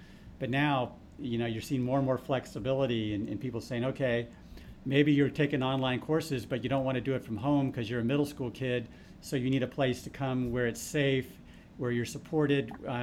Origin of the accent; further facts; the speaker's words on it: St. Petersburg, Florida, United States; back in the day when I was a kid growing up in St. Petersburg and attending school